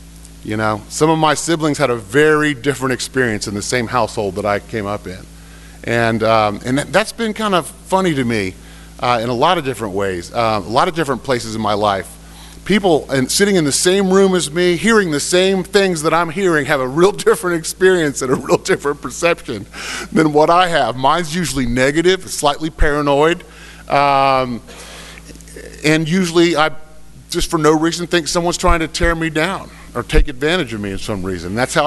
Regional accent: Tampa, Florida, United States; So I'm from Tampa, Florida. I grew up in South Tampa. I come from a good family, an alcoholic family

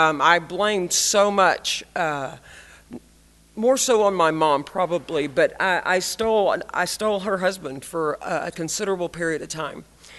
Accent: Texas, United States; But again, so I grew up in East Texas.

